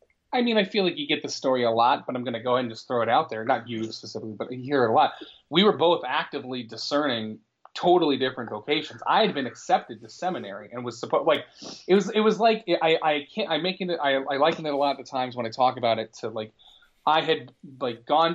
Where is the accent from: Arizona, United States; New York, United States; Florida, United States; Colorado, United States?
Arizona, United States; Tucson; And I was born and raised in Tucson.